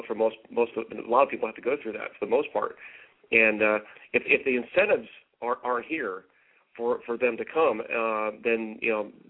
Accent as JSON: {"language": "English", "region": "California", "country": "United States", "tie": "born or raised there", "lives_now": "Maine, United States", "said": "You know, up here in Maine, not such a big, you know, big issue, but growing up in California, yeah, you know, it is a big issue."}